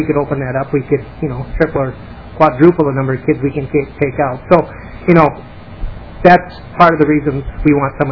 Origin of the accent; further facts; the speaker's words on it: White Bear Lake, Minnesota, United States; I'm from White Bear Lake, Minnesota.